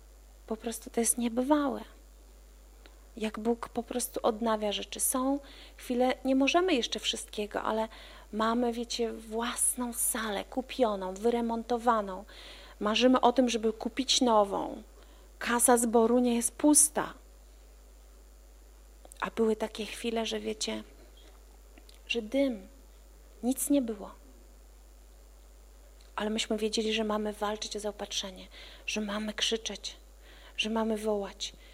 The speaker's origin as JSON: {"language": "Polish", "town": "Gdańsk", "region": "Pomeranian Voivodeship", "country": "Poland", "said": "Dlatego, że ja pochodzę z Gdańska i ja widziałam te strajki na własne oczy."}